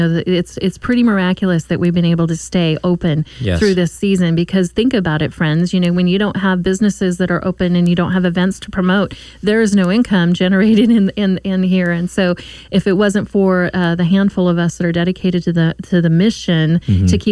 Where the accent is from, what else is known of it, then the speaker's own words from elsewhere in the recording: Rapid City, South Dakota, United States; That is my home. I'm from Rapid City. And so I love that part of the world.